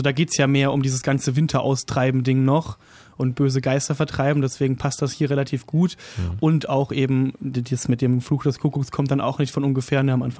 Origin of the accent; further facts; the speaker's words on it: Baden-Württemberg, Germany; weil ich bin ja aus der Rheintalebene, direkt am Fuße vom Schwarzwald